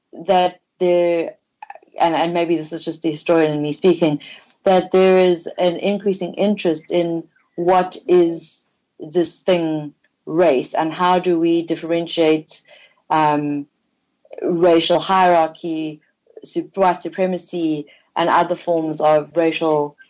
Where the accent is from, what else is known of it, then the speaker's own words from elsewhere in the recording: South Africa; So as a South African, I'm not going to use the term non-white because that has very specific apartheid connotations.